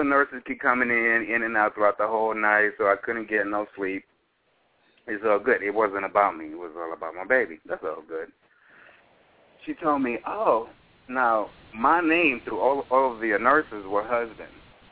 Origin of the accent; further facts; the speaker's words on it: New York, United States; Mind you, I'm from New York.